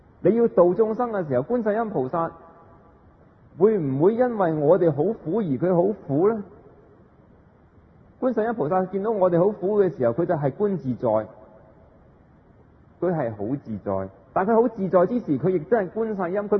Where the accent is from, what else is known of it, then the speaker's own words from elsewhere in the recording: Guangdong, China; 我们的广东话是我们广东人创造的嘛